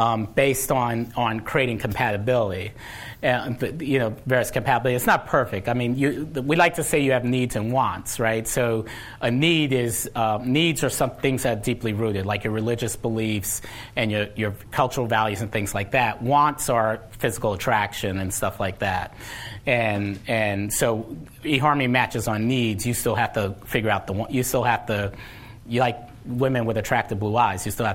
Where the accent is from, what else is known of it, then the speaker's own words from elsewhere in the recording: New York City, New York, United States; also born or lived in Bay Area, United States; now in Los Angeles, United States; Then I grew up in New York City. I always thought of San Francisco as a small town, so I kind of wanted to move to a bigger city, and I thought, why not move to the beach and move to L.A.?